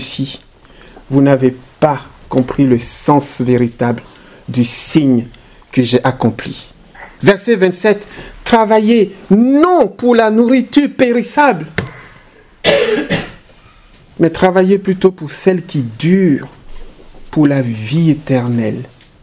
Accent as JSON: {"language": "French", "country": "Côte d’Ivoire", "said": "Chez moi, en Côte d'Ivoire, on fait des sauces à l'oignon, uniquement à l'oignon, avec de la viande."}